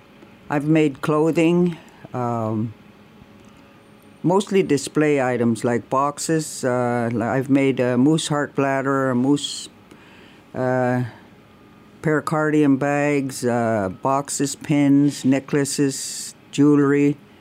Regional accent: Alaska, United States; I'm from Hootsuite, Alaska, which is Koyukon Athabascan. I grew up near the Purcell Mountains, which is divides Inupiaq from Koyukon Athabascan.

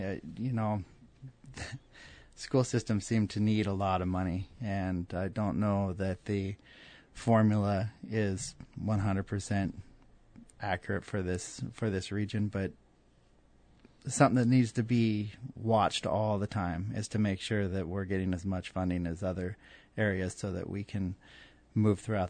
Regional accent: Petersburg, Alaska, United States; when I was growing up in Petersburg, I'm fourth generation, I've lived there all my life.

